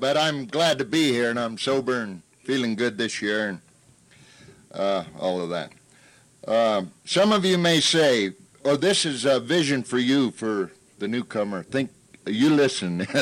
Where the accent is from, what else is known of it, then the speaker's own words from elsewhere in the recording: Salt Lake City, Utah, United States; I'm an alcoholic. I'm from Salt Lake City